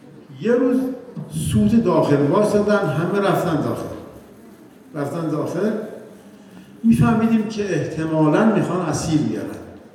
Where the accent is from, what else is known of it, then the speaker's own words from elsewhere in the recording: Iran; ما ایرانی هستیم، ما قوم آریایی هستیم